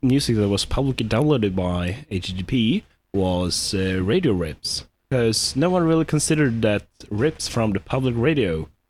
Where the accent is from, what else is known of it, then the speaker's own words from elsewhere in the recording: Sweden; English is a second language; a Swedish hacker who enjoys playing real crappy Swedish music